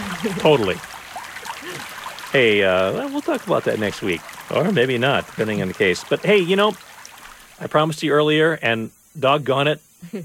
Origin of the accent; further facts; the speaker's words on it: Wisconsin, United States; being a born and bred in Cheeseland. Yes, Badger State of Wisconsin.